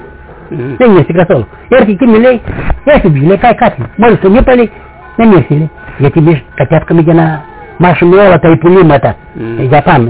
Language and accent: Greek; Karditsa, Thessaly, Greece; Από πού είσαι? Από την Καρδίτσα.